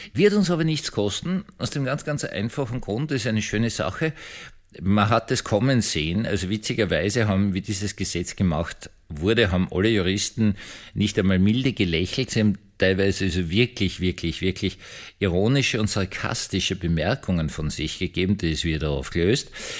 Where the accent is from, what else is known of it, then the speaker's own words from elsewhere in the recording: Austria; freut mich als Österreicher unglaublich.